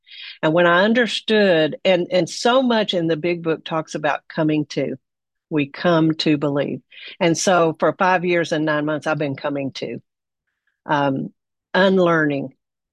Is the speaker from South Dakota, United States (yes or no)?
no; Texas, United States; And first of all, I'm from Texas. And so we think we're bigger, badder, smarter, faster.